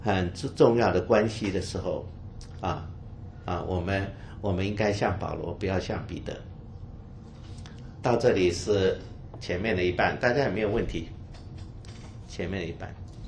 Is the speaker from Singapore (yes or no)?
no; Taichung, Taiwan; 这个我以前在台中长大，台中就是一个真耶稣教会，那牌子打弄得很高的